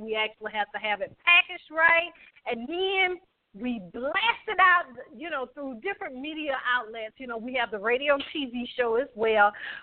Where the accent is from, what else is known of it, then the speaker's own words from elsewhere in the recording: the South, United States; You know, I'm from the South, I guess you know, and you can tell.